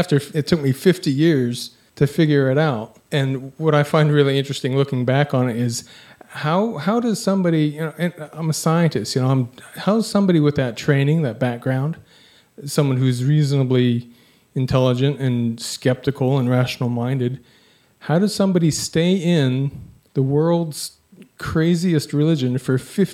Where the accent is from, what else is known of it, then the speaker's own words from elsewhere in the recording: Arizona, United States; Well, my family was from Utah, but we were living in Arizona. I grew up in Arizona.